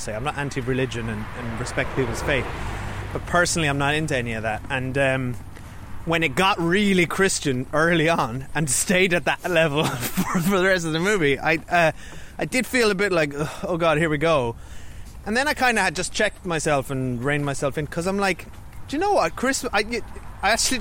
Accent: Ireland; when we were growing up in Ireland in the 80s and 90s, let me tell you.

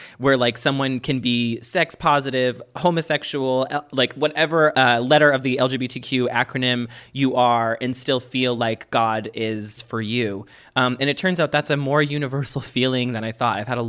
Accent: Boston, Massachusetts, United States; The Departed. I'm from Boston, honey.

